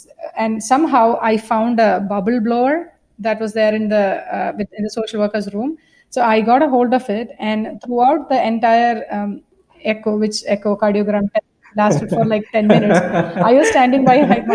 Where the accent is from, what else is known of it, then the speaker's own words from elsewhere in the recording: Kerala, India; I'm from Kerala, so most of us grew up learning some sort of art.